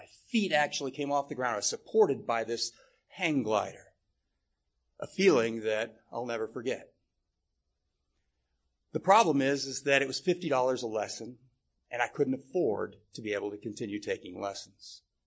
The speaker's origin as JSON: {"language": "English", "town": "Portland", "region": "Oregon", "country": "United States", "tie": "born or raised there", "said": "I grew up in the Portland, Oregon area."}